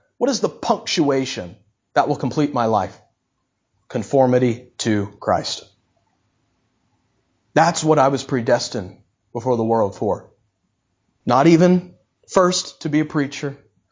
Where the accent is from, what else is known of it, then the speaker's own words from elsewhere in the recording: the South, United States; I came from the South.